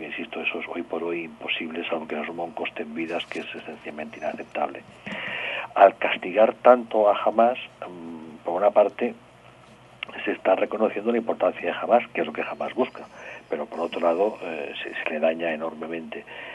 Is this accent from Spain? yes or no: yes; Spain; yo soy español y por lo tanto europeo